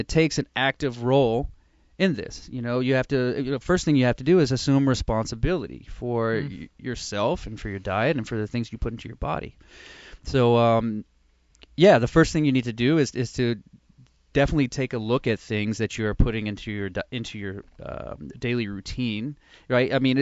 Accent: Texas, United States; I'm from Texas, first of all. I mean, we are meatitarians there through and through.

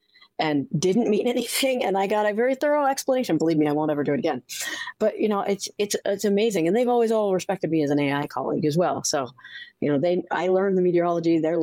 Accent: Midwest, United States; Plus, growing up in the Midwest where you experience everything in the weather spectrum

